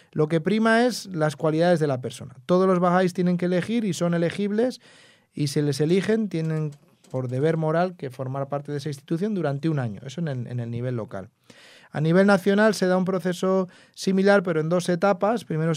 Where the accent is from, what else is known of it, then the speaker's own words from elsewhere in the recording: San Sebastián, Basque Country, Spain; Pues yo soy de San Sebastián, del País Vasco, y en el 1999, mientras estaba estudiando en la universidad, yo estudiaba en Vitoria.